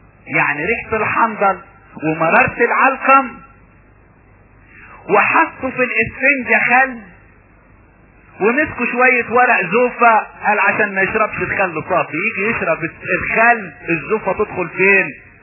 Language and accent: Arabic; Upper Egypt, Egypt; مثل كان يقولوه عندنا في الصعيد، مش عارف ان كنتوا حافظين ولا لا